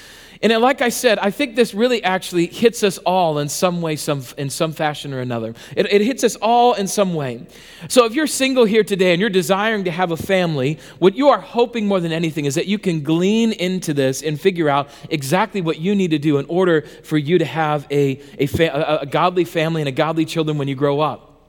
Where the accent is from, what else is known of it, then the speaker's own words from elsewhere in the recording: South Dakota, United States; When I grew up in South Dakota, we went to a small church there.